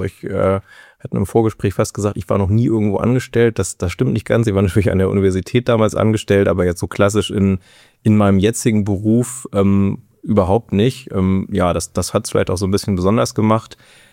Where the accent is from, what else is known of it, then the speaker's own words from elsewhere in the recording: Kassel, Hesse, Germany; aufgewachsen in Kassel und dann nach verschiedenen Schulen nach Kiel gezogen zum Studium. 2009 müsste es gewesen sein